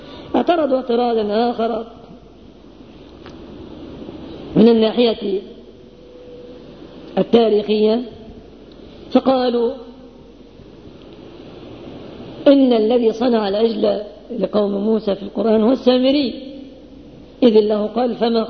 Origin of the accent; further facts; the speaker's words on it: Egypt; وهذا حاصل في بلادنا مصر